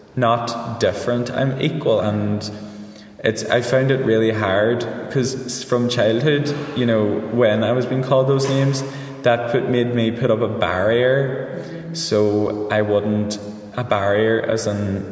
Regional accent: Milford, County Donegal, Ireland; also born or lived in Letterkenny; I'm from Milford originally. I've lived in Letterkenny in the past, but I'm currently living in Milford.

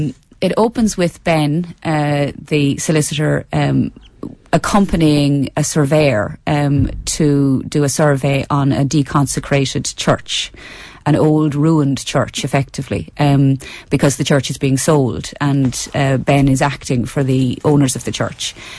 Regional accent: Leinster, Ireland; also born or lived in Inishowen; And I'm a Midlander. I grew up in Laois, which is the only county in Ireland that doesn't touch a county that touches the sea. So it's the most Midland county. So when I was living in Inishowen

